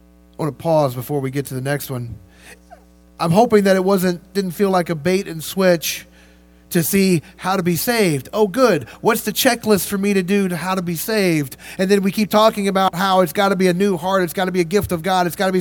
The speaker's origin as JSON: {"language": "English", "town": "Louisville", "region": "Kentucky", "country": "United States", "said": "Yes, a Sprite's called a Coke. I know it's weird. I'm from Louisville."}